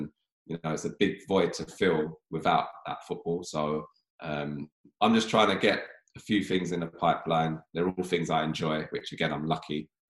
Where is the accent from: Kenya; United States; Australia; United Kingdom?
United Kingdom; England; I'm English